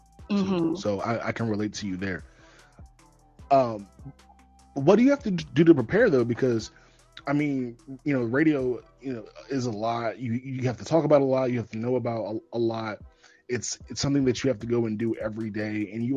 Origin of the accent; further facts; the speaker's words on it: Charlotte, North Carolina, United States; So nobody from Charlotte is going to understand this, but I'm from Charlotte.